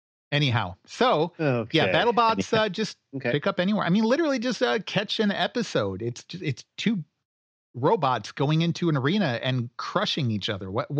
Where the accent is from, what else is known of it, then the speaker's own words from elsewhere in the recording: Michigan, United States; I grew up outside of Detroit, so I know how bad the Lions are.